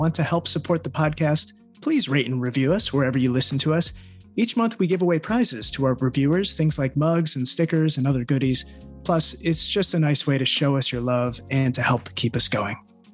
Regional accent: Cleveland, Ohio, United States; I'm from Cleveland, Ohio.

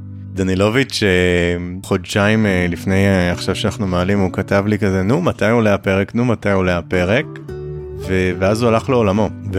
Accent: Nahariya, Northern District, Israel; אני בשנות ה-2000, כשגדלתי בנהריה

